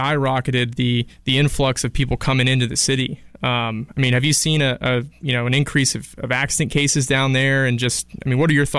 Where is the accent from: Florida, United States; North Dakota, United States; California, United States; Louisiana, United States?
Florida, United States; Ocala; also born or lived in Gainesville; I was born in Gainesville, but grew up in Ocala, and Ocala holds a special place in my heart for sure. I spent, you know, my entire time growing up there, and it's a great town.